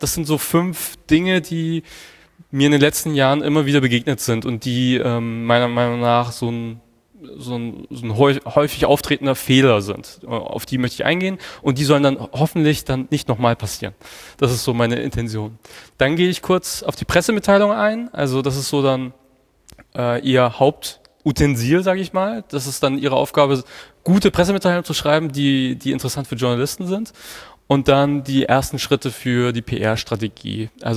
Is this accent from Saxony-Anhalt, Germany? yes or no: no; Hof, Bavaria, Germany; now in Hamburg, Germany